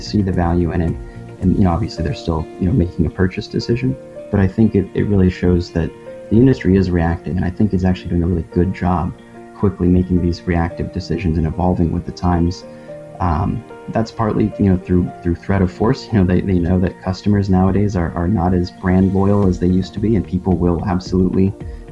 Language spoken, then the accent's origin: English; Houston, Texas, United States; I grew up in Houston, and so obviously Houston was kind of like the right smack in the middle of where those storms hit.